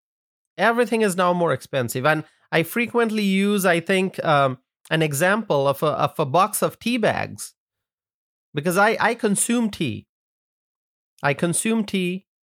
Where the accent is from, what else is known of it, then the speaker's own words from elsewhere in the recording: United States; I, as an American consumer, I feel the pain of inflation.